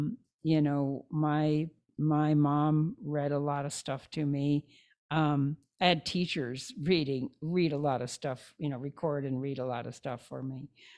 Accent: Puyallup, Washington, United States; I graduated from school, high school in my hometown, which is a small town in Washington State, Puyallup, Washington. Most people can't pronounce it, but that's what it is.

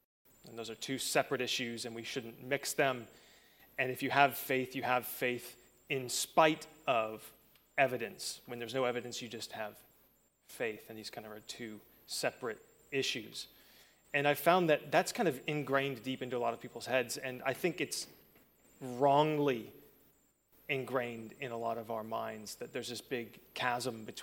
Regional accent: Florida, United States; now in Northern Ireland, United Kingdom; Yeah, so I'm from Florida, as Phil said, and people always ask me why I've moved over to Northern Ireland

